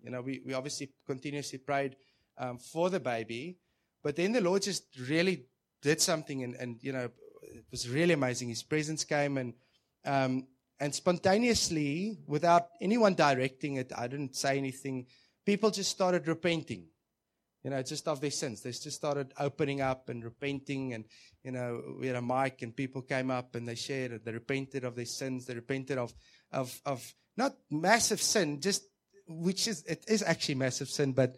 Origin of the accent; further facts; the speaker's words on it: Rondebosch, Western Cape, South Africa; We're from Rondebosch. We've got a church. Who knows where Rondebosch is? If you don't know where Rondebosch is, do you know where Table Mountain is? Okay, that's where Rondebosch is, at the foot.